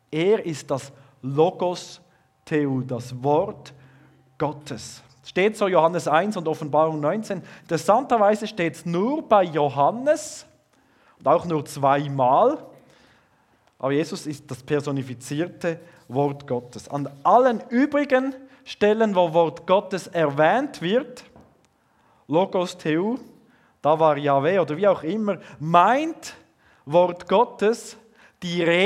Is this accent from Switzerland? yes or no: yes; Switzerland; Da werden wir sozusagen offiziell aufgefordert, als Schweizer zu beten, zu danken und Buße zu tun.